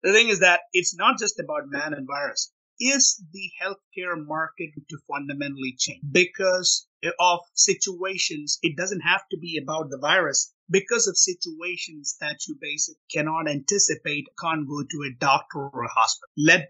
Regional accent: India; I grew up in India, right?

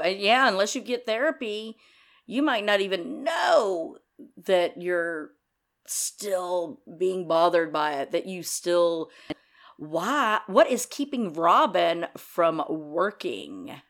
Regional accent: the South, United States; Now, I gotta tell you, I grew up in the South, and the women in my family are the ones that wore the pants.

